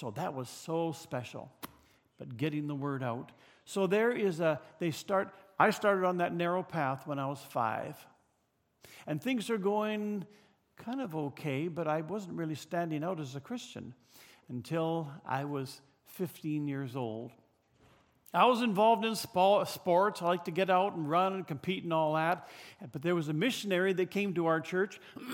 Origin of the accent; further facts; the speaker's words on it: British Columbia, Canada; "Hey, you got a bit of an accent there. Where are you from?" "I'm from British Columbia."